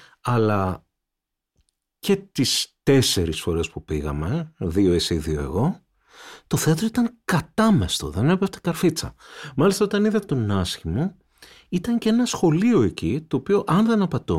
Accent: Peloponnese, Greece; είμαι ένας κριτικός από τη Μάνη

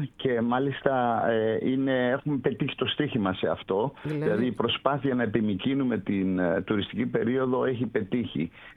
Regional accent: Greece; θα έλεγα εγώ σαν άνθρωπος και της αγοράς αλλά και ως Έλληνας πολίτης

